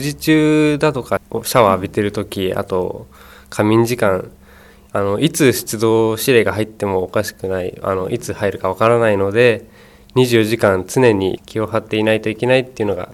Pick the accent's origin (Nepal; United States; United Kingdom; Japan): Japan; Fujisawa, Kanagawa; 地元藤沢で、